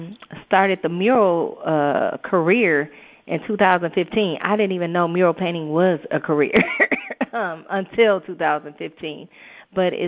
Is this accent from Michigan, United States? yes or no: yes; Detroit, Michigan, United States; I'm a girl born and raised in Detroit. I've lived other places, but I'm definitely back grounded at home